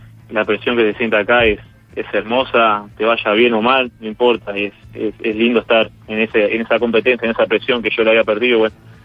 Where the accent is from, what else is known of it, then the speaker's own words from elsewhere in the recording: Montevideo, Uruguay; yo acá soy de Casavalle, enfrente al Maracaná, al estadio Cerrito, sí. Me crié acá.